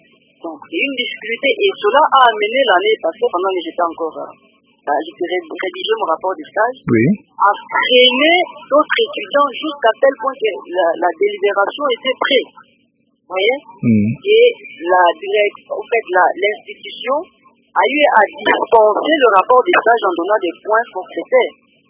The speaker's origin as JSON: {"language": "French", "town": "Kananga", "region": "Kasaï-Central", "country": "DR Congo", "said": "Oui, donc il y a un problème chez nous à Kananga."}